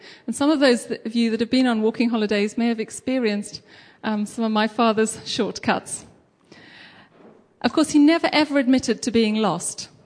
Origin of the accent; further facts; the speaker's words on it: Western Cape, South Africa; Growing up in the Cape in South Africa, there was never any shortage of mountains to climb.